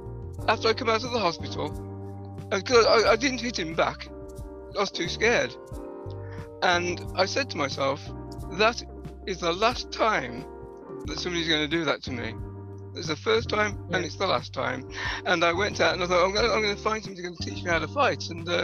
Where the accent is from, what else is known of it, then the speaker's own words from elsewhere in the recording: West Bromwich, West Midlands, United Kingdom; So, yeah, West Bromwich had a few famous exports.